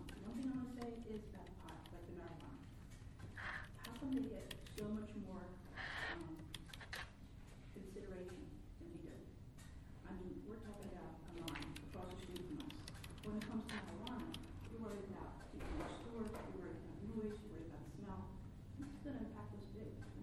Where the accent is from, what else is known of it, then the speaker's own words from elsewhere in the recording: Minnesota, United States; I'm also here from Minnesota.